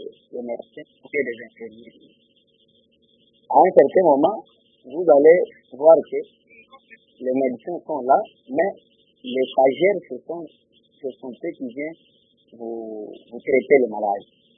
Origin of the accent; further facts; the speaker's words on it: Kindu, Maniema, DR Congo; Quand comment je vois ici chez nous à Kindou, si vous partez à l'hôpital